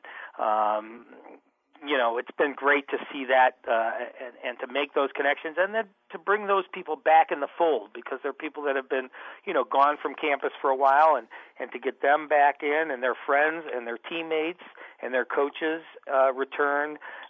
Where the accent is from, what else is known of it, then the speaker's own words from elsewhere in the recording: Midwest, United States; I'm a Midwesterner, so we're more used to it